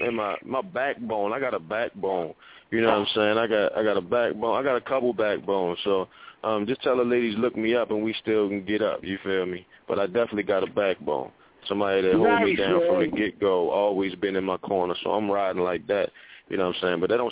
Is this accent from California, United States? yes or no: no; Baltimore, Maryland, United States; I live in West, born and raised in West, and went to school in East Baltimore.